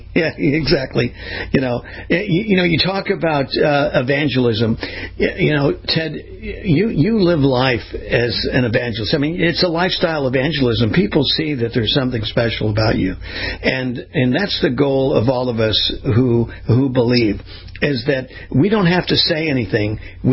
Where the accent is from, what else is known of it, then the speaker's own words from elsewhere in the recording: California, United States; that's my old stomping grounds. There, you know, I grew up in Ventura County.